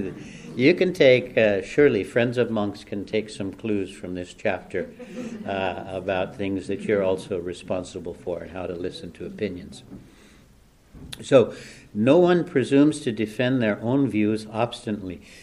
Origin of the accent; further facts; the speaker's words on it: United States; But we come from this culture of ours. We're American monks.